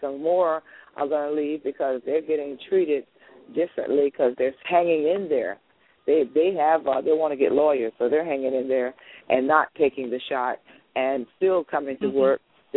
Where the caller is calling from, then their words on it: Tampa, Florida, United States; from Tampa.